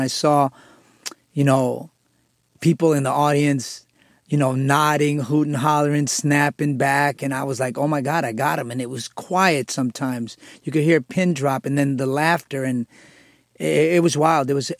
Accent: Queens, New York, United States; when I was growing up in Jackson Heights, Queens, a scrawny little wannabe gangster

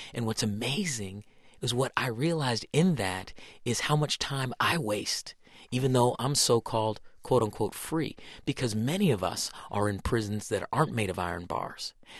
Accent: Iowa, United States; born there; I was born in Iowa, and my grandfather had a farm in Iowa, and it was in Fort Madison, Iowa, where there was a prison.

